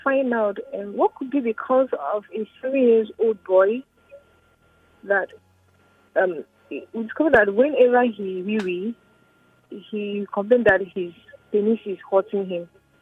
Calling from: Isolo, Lagos, Nigeria; I'm calling from Isolo.

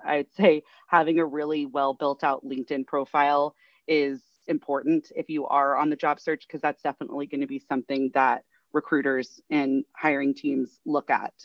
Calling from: San Diego, California, United States; I am tuning in from San Diego.

